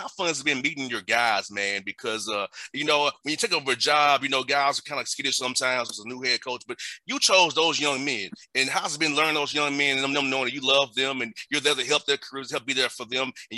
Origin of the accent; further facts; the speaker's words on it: Atlanta, Georgia, United States; I had no idea growing up in Atlanta where I grew up